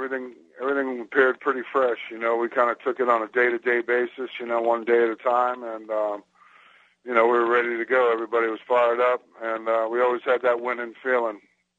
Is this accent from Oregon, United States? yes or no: no; Salem, Massachusetts, United States; I came from Boston. I grew up in Salem, Mass., and I used to go in and watch Red Sox